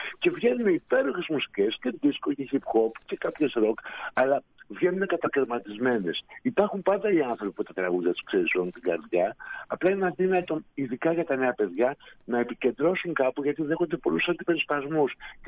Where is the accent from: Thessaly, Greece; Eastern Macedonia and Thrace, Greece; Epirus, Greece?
Eastern Macedonia and Thrace, Greece; Xanthi; Από την πόλη μου, από την Ξάνθη